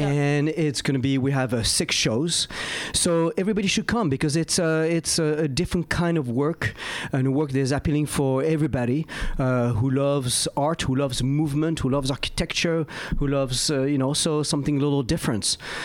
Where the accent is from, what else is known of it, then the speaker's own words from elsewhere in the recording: Paris, Texas, United States; I'll tell you, I'm from Paris, Texas. I'm not from Paris, France.